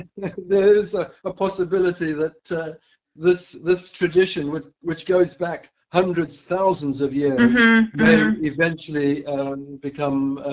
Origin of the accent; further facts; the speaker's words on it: Zambia; because, you know, originally I came from Zambia